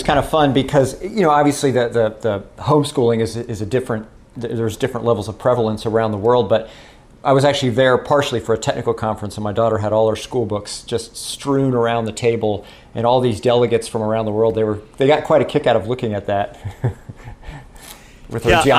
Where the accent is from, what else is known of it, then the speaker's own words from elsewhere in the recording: Cincinnati, Ohio, United States; also born or lived in Michigan; now in Atlanta, United States; I grew up in Cincinnati, sort of on the edge on a small farm, and then I went to a small college in Michigan.